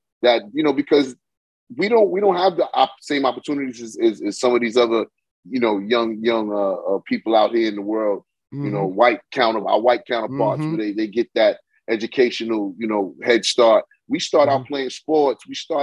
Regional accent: New York City, New York, United States; Ah, man, come on, man. Historical Hollis, Queens.

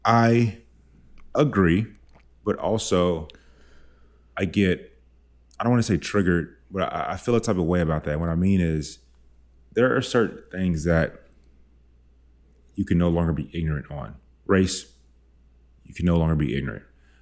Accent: the South, United States; I come from the South.

